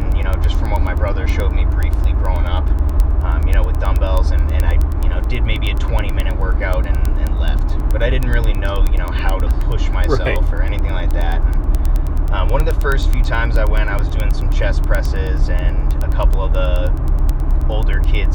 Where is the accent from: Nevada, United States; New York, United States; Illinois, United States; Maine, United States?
Maine, United States; Saco; I grew up here in Maine. Okay. Yeah, I grew up in Saco, and then I moved around, but I ended up coming back when I was 15.